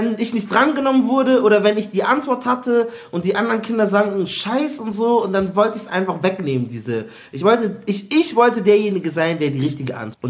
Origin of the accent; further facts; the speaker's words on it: Munich, Bavaria, Germany; Aber ich bin auch aus München. Und älter als du.